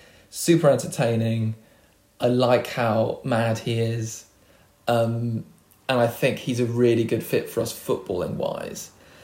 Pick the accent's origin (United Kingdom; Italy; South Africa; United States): United Kingdom; England; As you may have realised, I'm English.